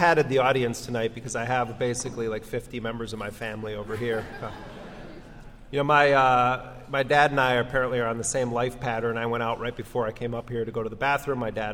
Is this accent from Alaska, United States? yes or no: no; Milwaukee, Wisconsin, United States; We grew up in Milwaukee, Wisconsin, and we went to a small Catholic grade school called St. Rose of Lima